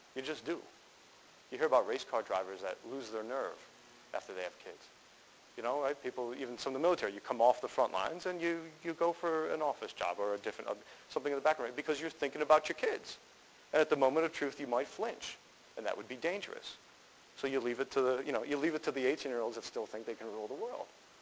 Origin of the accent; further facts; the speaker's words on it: Buffalo, New York, United States; I'm from Buffalo, New York, but the interview was in Akron, Ohio, where he was based.